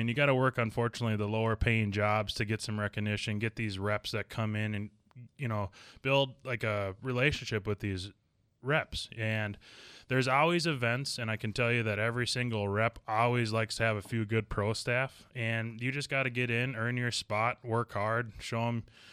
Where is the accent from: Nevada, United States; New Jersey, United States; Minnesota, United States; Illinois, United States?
Minnesota, United States; Columbia Heights; now in Coon Rapids, United States; so I'm from Minnesota. Grew up in Columbia Heights. Currently live in Coon Rapids.